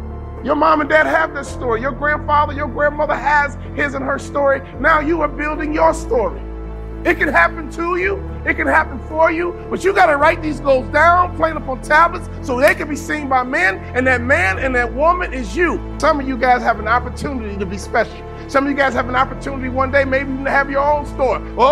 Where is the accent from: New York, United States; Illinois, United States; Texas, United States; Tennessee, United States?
Illinois, United States; Chicago; I'm from Chicago.